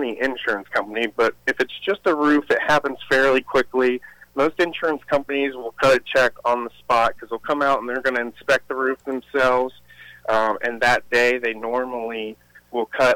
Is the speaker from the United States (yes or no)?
yes; Marion, Ohio, United States; Not really. I grew up in Marion. I know the area fairly well.